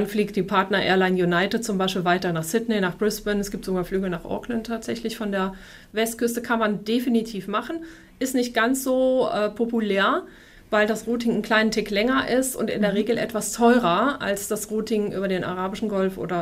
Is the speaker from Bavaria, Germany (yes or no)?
no; Cologne, North Rhine-Westphalia, Germany; Ich komme ja aus Köln, das ist dann irgendwie vielleicht so eine kleine Erinnerung, der große Fluss in der Stadt.